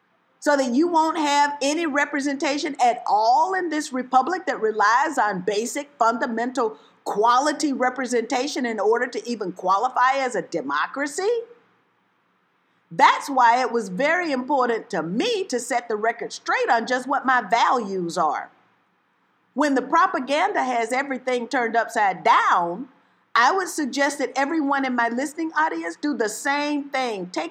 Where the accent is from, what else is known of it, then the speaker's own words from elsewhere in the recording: Atlanta, Georgia, United States; and for that matter, Atlanta, Georgia, my hometown